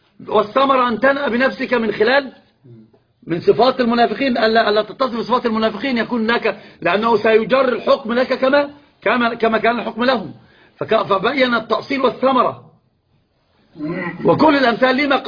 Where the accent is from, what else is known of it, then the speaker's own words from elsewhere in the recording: Egypt; الدين في كل شيء عندنا في مصر بالذات، البلد العريق العظيم